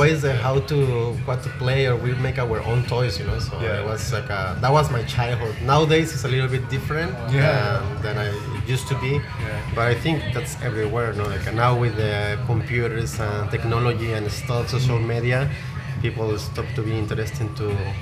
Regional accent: Guadalajara, Jalisco, Mexico; now in Tokyo, Japan; from Mexico, Guadalajara, representing the Mexican food here in Tokyo.

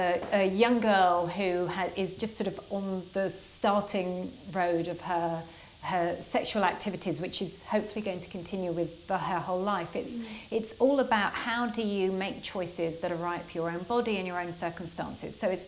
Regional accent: United Kingdom; I'm British. I'm very dull.

